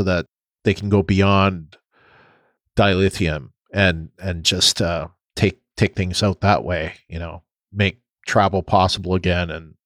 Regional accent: Canada; because you guys know I'm Canadian, but in Canada, it's a three-party system.

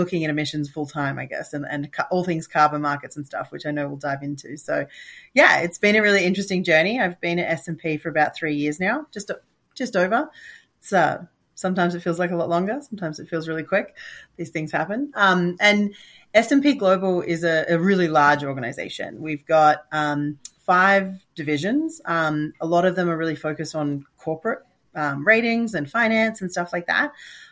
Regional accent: Australia; now in United States; I'm based here in the US and have been for a long time, but I'm originally from Australia.

